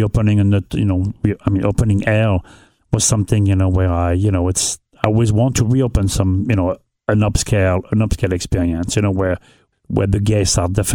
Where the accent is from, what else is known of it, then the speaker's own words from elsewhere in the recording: northern France, France; But, you know, it's the same thing in France. I mean, I grew up in North of France. My mom never cooked with olive oil.